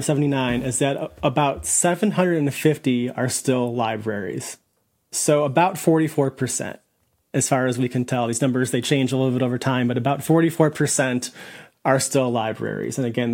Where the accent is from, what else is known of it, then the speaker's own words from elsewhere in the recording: Indiana, United States; My home state of Indiana was awarded the most library grants, 165 library grants from Carnegie to the state of Indiana.